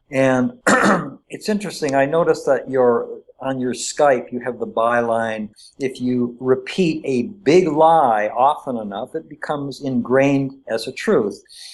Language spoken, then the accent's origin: English; Warren, Michigan, United States; Well, I grew up in Detroit area, and actually I'm from the same, I went to high school in the same town as … if you want to put any kind of celebrity on it, Warren, Michigan.